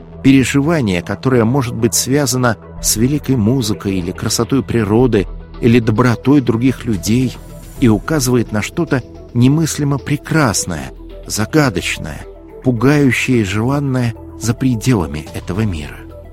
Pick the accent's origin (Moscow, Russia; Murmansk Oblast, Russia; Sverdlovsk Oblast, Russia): Murmansk Oblast, Russia; Severomorsk; Там, где я родился и вырос, в Североморске, Мурманской области, на тот момент церкви не было и быть не могло, и все вокруг были атеистами.